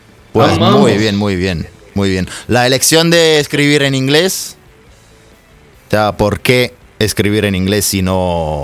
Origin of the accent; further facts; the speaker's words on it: Naples, Campania, Italy; Spanish is a second language; Mira, yo hablo cuatro idiomas. Que serían inglés, español, italiano y napolitano también. Porque yo soy de Nápoles.